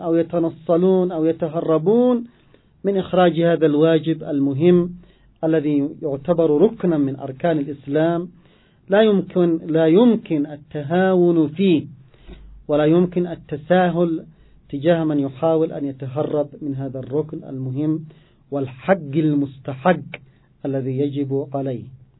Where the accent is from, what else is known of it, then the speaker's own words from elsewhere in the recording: Yemen; نحن كشعب يمني مسلم بهويتنا الإيمانية